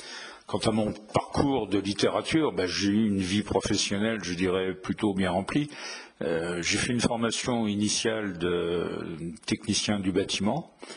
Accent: Reims, Grand Est, France; je suis rémois. Je suis né à Reims et j'habite depuis maintenant une bonne quarantaine d'années un petit village à quelques kilomètres de Reims qui s'appelle Les Méneux.

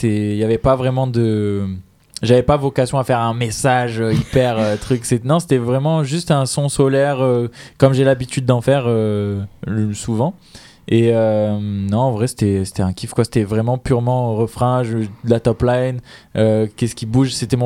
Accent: Marseille, Provence-Alpes-Côte d'Azur, France; moi, je viens de Marseille

